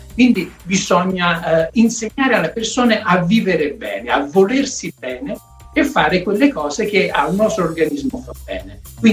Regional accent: Naples, Campania, Italy; accent: Neapolitan; Io sono un famoso pasta asciuttaro, lo sentite anche dal mio accento partenopeo.

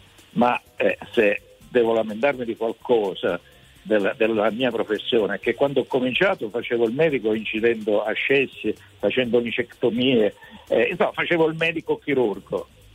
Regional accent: Castrovillari, Calabria, Italy; Io sono di Castrovillari

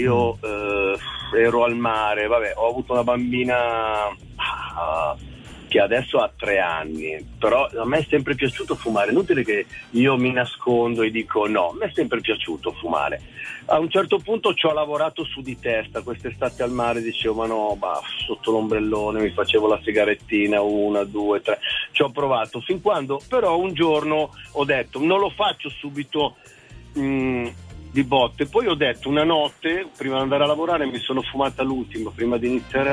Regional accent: Milan, Lombardy, Italy; Sì, a Milano, sono di Milano.

